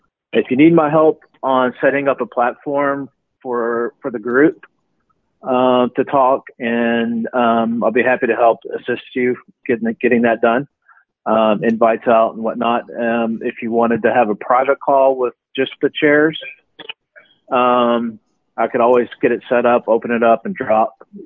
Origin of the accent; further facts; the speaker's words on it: Houston, Texas, United States; I'm born and raised in Houston, so I'm a Texans fan, unfortunately.